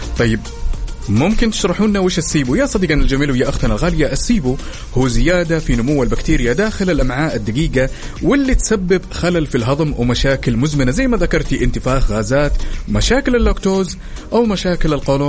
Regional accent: North, Saudi Arabia; يعني إحنا كوننا أهل الشمال تعلمنا من أهل الحجاز

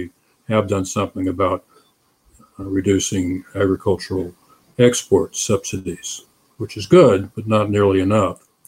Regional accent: Florida, United States; It's 90% of the economy in my home state of Florida, from which I'm speaking now.

